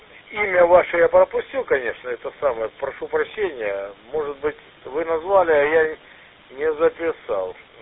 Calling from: Novorossiysk, Krasnodar Krai, Russia; Мой КТЧ, город Новороссийск. Город Новороссийск, мой КТЧ.

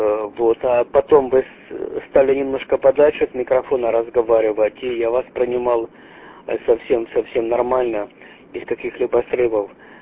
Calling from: Vancouver, British Columbia, Canada; я работаю из Ванкувера, это Британская Колумбия, провинция Британская Колумбия, вот на Тихом океане.

